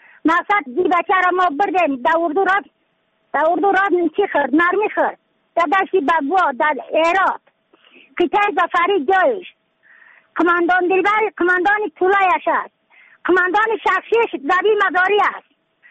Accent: Yaftal-e Payin, Badakhshan, Afghanistan; از بدخشان هستم، مرکز بدخشان ولسوالی یفتلی پایان قیره وینگ.

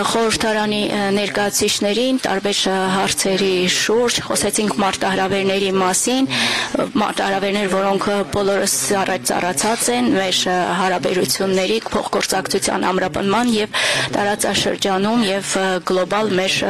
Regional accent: California, United States; Եվ մենք բոլորս Կալիֆոռնիայից ենք երեքս

